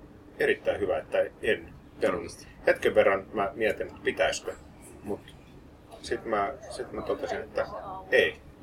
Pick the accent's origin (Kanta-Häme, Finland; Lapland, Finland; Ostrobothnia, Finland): Kanta-Häme, Finland; Tervakoski; Hei, mä oon Tervokoskelta.